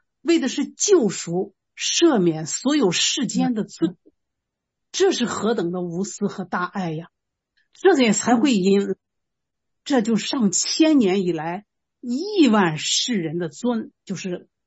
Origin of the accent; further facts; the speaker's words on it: China; 虽然我是个中国人啊，美国的这些我也没有资格评，但是我可以谈谈我的看法。